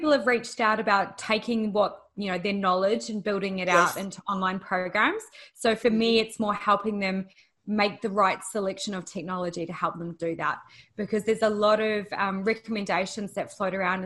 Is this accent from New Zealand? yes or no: yes; New Zealand; now in Australia; being a Kiwi as well